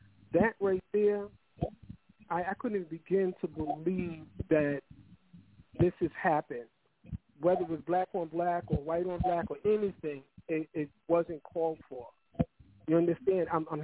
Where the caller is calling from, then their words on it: Maryland, United States; I'm calling from Maryland.